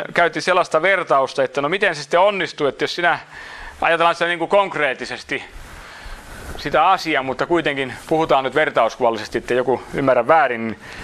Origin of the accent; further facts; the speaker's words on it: Häme, Finland; Sitten mä oon Hämeestä vielä, niin te ymmärrätte, että se kestää aikaa, että pääsee uudessa ympäristössä aina niin kuin itse asiaan käsiksi.